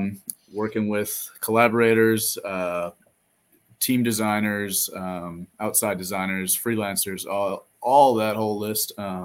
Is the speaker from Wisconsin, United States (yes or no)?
yes; Madison, Wisconsin, United States; I am from the Madison, Wisconsin area.